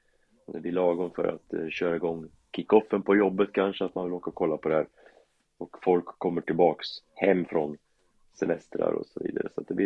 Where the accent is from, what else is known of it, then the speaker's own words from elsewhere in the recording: Karlskoga, Örebro County, Sweden; jag är ju uppvuxen i Karlskoga